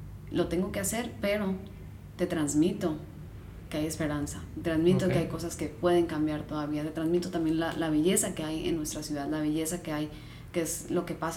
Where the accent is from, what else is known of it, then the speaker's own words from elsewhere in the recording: Sonora, Mexico; No estoy regañando, soy de Sonora.